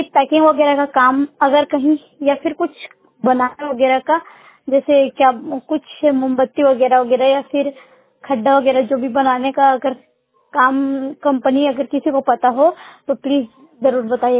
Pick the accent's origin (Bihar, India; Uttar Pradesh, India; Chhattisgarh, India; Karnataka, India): Chhattisgarh, India; Raipur; मैं छत्तीसगढ़ रायपुर की रहने वाली हूँ